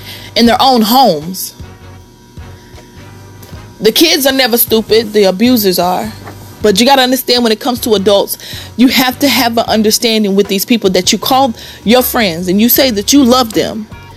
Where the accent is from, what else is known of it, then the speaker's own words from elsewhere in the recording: Biloxi, Mississippi, United States; In Hurricane Katrina, I was on the Gulf Coast. I grew up there in Biloxi, Mississippi, Biloxi, Gulfport.